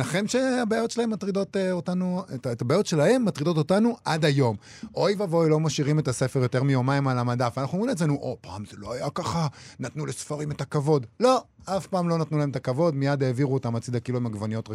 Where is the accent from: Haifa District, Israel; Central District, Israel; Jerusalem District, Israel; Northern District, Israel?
Central District, Israel; Rehovot; אני זוכר את זה, אני גדלתי ברחובות, זה מאוד סמוך לגבעת ברנר